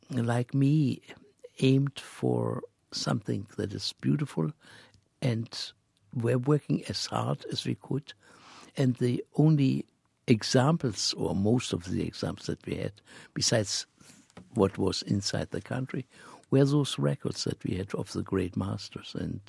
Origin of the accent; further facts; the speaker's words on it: Israel; The reason was I came from Israel.